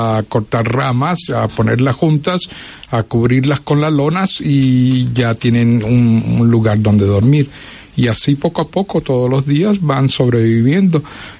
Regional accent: Venezuela; now in Uganda; Soy venezolano, sí.

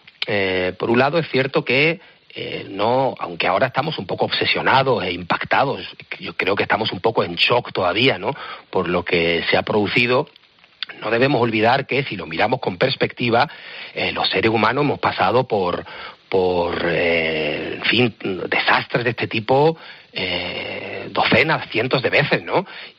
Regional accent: Seville, Andalusia, Spain; Yo soy de Sevilla

